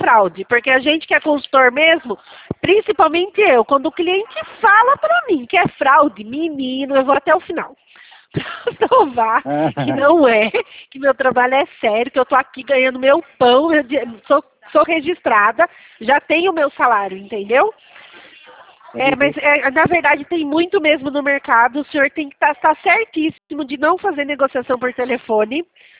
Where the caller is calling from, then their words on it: Itatiba, São Paulo, Brazil; Eu falo da cidade de Itatiba, interior de São Paulo.